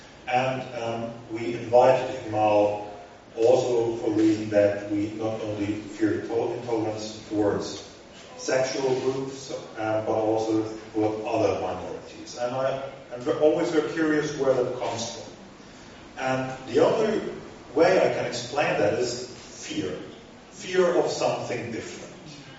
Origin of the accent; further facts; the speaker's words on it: Germany; I'm a liberal from Germany